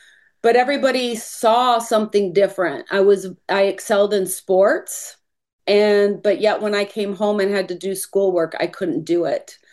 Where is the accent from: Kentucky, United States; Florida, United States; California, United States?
Kentucky, United States; we grew up in Kentucky and lived on a farm.